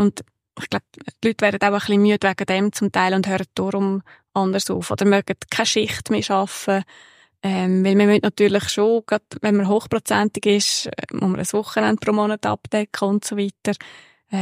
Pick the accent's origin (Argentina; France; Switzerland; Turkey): Switzerland; Aargau; Und zwar im Aargau ist der grösste natürlich, dort, wo ich aufgewachsen bin.